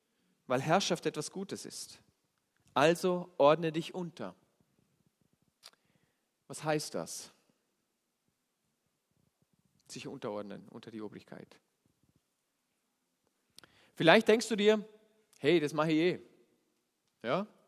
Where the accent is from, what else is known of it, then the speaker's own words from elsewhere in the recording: Vorarlberg, Austria; Das ist schon fast eine Tugend da bei uns im Ländle.